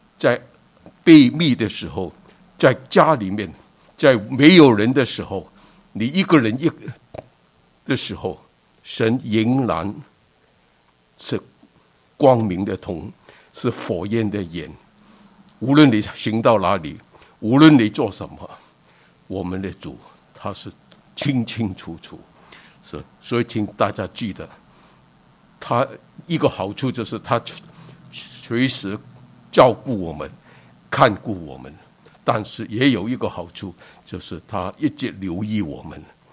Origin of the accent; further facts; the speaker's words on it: China; 那么你看到我们中国人呢，皇帝叫天子